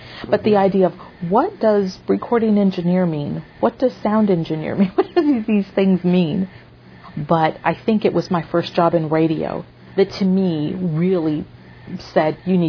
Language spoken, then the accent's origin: English; Harlingen, Texas, United States; I did. I grew up. I was born and raised in Harlingen, and that's still home.